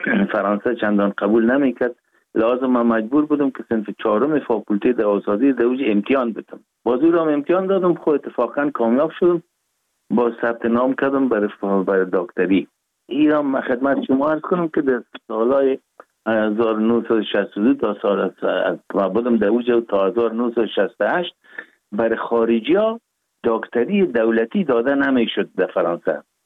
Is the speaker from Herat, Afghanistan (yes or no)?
no; Kabul, Afghanistan; born there; ما 4 ذی‌الحجه 1316 در نوابات دی افغانان کابل تولد شدیم